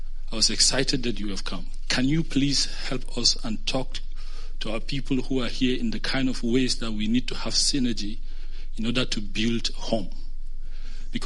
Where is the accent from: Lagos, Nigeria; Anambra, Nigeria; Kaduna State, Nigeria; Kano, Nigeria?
Kaduna State, Nigeria; Growing up in Southern Kaduna, from Kaduna State, I have seen a lot.